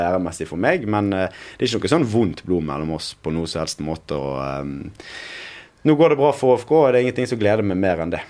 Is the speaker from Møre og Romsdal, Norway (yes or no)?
no; Bergen, Vestland, Norway; men jeg er en bergenser og jeg er en kverulant